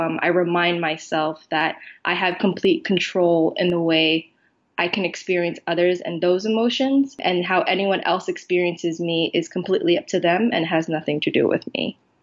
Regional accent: Philippines; I'm Filipino.

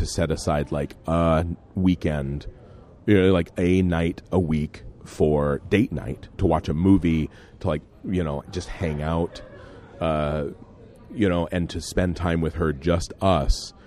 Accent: Midwest, United States; It's because we're from the Midwest. I think it is a Midwestern thing

